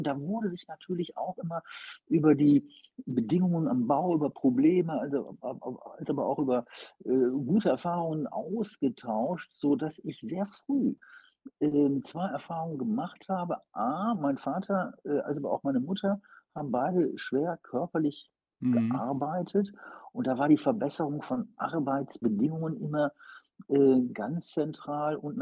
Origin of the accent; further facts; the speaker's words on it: Wuppertal, North Rhine-Westphalia, Germany; frühere Oberbürgermeister meiner Heimatstadt Wuppertal